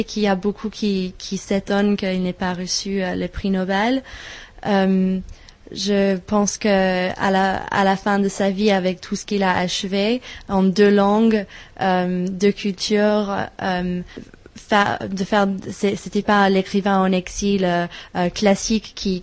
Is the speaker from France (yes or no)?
no; England, United Kingdom; first language en; French is a second language; moi je suis anglaise, l'anglais c'est ma langue maternelle